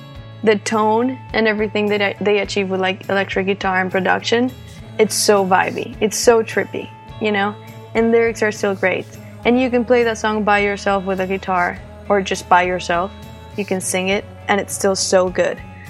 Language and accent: English; Colombia; moved away; I was raised in Colombia in a very close society.